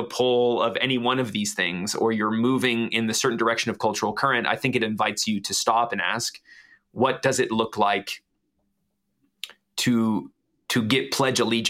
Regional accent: Canada; especially as a Canadian

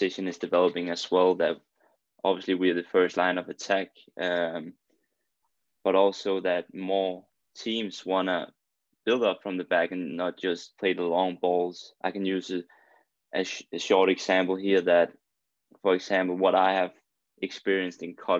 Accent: Denmark; English is a second language; I watch that a lot, obviously, because I'm from Denmark.

